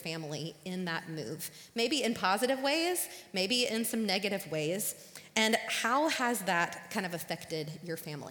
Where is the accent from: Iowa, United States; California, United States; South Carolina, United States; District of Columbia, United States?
South Carolina, United States; I grew up in the South. I live in South Carolina. I grew up in South Carolina.